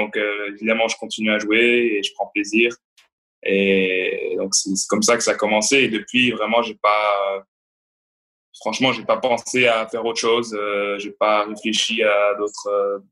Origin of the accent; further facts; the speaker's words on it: Montreal, Quebec, Canada; je me rappelais un peu le soutien du public chez moi à Montréal l'année dernière